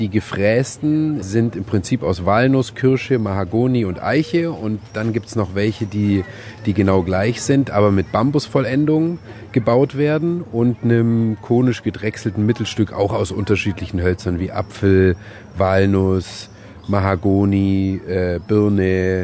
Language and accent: German; Lindau, Bavaria, Germany; ich komme aus Lindau